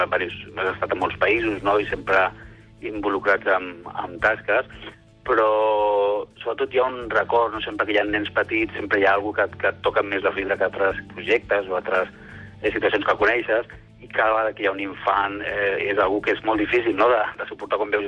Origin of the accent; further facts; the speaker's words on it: Barcelona, Catalonia, Spain; now in Montblanc, Spain; tant jo com la meva dona som de Barcelona, i fa uns anys vam venir a Montblanc, que és un poble que ens ha acollit i ens sentim d'aquí ja.